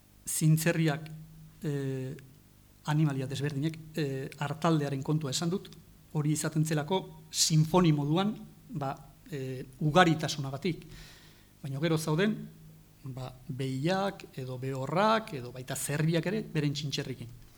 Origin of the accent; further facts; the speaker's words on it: Goizueta, Navarre, Spain; Goizuetan sortua naiz